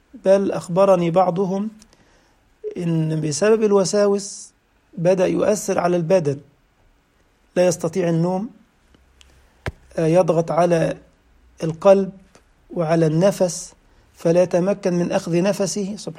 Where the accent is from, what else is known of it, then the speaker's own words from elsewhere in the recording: Egypt; يعني أذكر أن أحدهم بعد محاضرة في بلدنا مصر